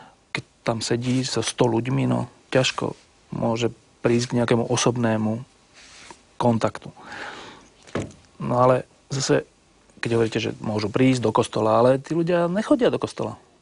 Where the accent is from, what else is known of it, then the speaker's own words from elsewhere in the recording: Bratislava, Bratislava Region, Slovakia; ja som vyrastal v Petržalke na dvore, kde neviem, či vôbec niekto chodil do kostola.